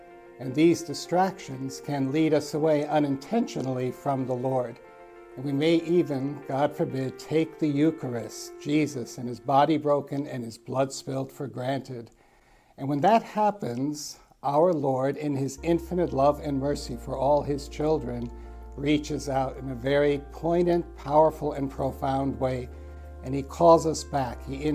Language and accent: English; Manhattan, New York, United States; Now, I grew up in New York, in Manhattan, at the National Shrine of St. Anne on 12th Street between 4th and 3rd Avenue. It was a small parish, a bit poor.